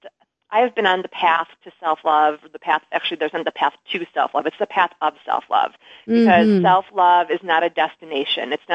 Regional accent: Midwest, United States; because I'm from the Midwest as well

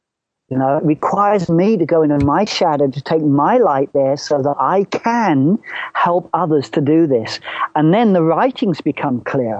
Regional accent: Bury St Edmunds, East of England, United Kingdom; now in Scotland, United Kingdom; My hometown of Bury St. Edmunds has lots of flint.

